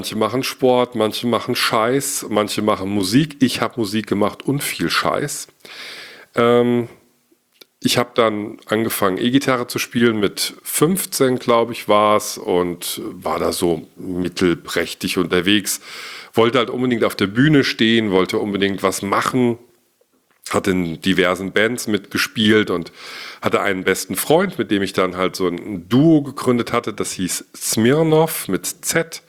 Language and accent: German; Giessen, Hesse, Germany; born there; Ich bin geboren 1974 in Gießen in Hessen, bin also jetzt fast 45 Jahre alt, noch nicht ganz, aber bald